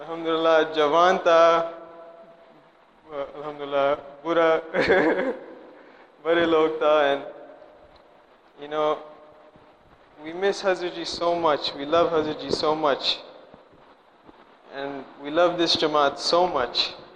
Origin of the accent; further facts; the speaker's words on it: Toronto, Ontario, Canada; Urdu is a second language; میں نے کینیڈا سے آئے ٹورانٹو سے